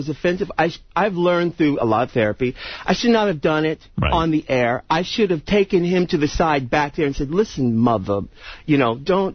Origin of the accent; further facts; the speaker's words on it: San Diego, California, United States; I'm from San Diego.